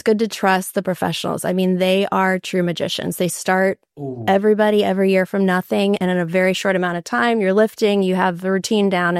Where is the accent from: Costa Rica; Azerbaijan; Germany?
Costa Rica; So I grew up in Costa Rica. I felt like I had to pay homage to my upbringing.